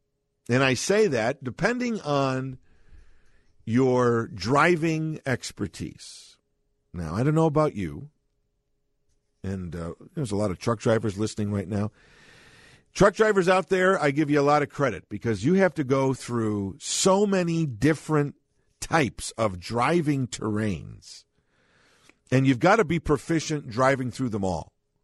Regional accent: Chicago, Illinois, United States; As I said, I was born and raised here in Chicago, and so that's where I learned to drive.

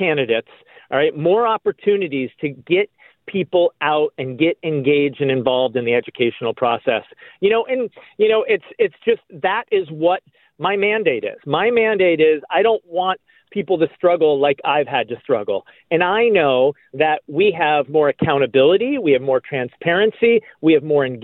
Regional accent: Boston, Massachusetts, United States; You know, I came here from Boston, Mass, where, you know, you don't have partisan elections for local elections, for citywide elections

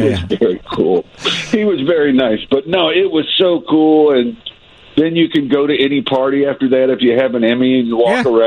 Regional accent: Texas, United States; And I'm from Texas originally, and I had posters of … on my wall.

